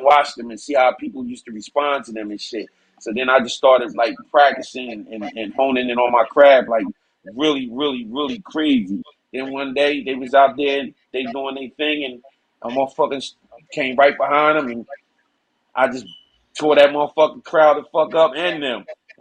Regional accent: Canada; No, I'm from Canada, but I'm from downtown.

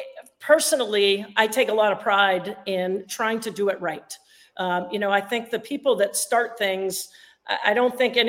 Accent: Baton Rouge, Louisiana, United States; I'm from Baton Rouge, grew up there, didn't go to school at LSU.

